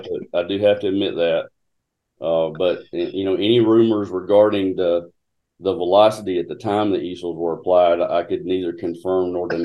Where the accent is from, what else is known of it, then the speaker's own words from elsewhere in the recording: Elmore County, Alabama, United States; I grew up in Elmore County on a farm, but I had moved to Montgomery, Alabama when I was 15